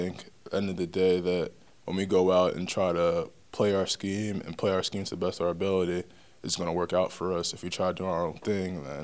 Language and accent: English; Long Island, New York, United States; I grew up in Long Island, New York.